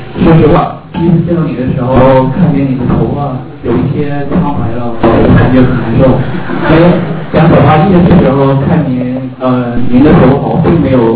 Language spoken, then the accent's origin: Chinese; Northeast China, China; 我是东北人啊，从小就听你的评书长大啊